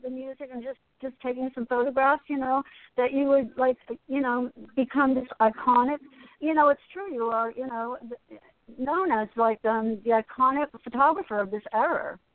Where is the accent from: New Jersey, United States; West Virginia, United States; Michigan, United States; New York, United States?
New Jersey, United States; Asbury Park; I mean, you know, I grew up in Asbury, and I've been going to concerts since I was, like, you know, 14 years old.